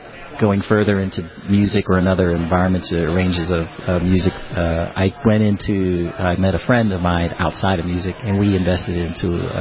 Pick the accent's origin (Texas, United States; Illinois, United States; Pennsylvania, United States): Pennsylvania, United States; Pittsburgh; So, I come from Pittsburgh. I was classically trained. I started on the violin when I was 5 years old.